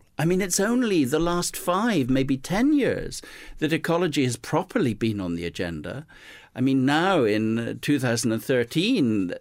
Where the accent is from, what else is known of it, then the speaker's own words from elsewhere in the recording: South West England, United Kingdom; Growing up in Devon in southwest England, I suppose there's a very rich visual environment and, you know, by the sea and the edge of the Dartmoor in the countryside.